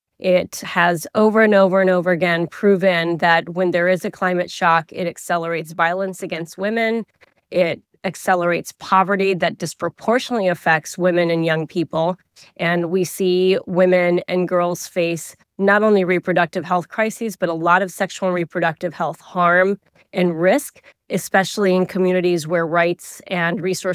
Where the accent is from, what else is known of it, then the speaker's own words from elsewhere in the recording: Sindh, Pakistan; born there; I'll go to my own home country and the province I was born in Sindh in Pakistan